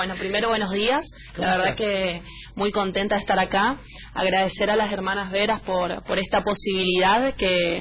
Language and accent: Spanish; Puerto Tirol, Chaco, Argentina; born there; now in Resistencia, Argentina; Nací en Puerto Tirol, pero estoy viviendo en Resistencia.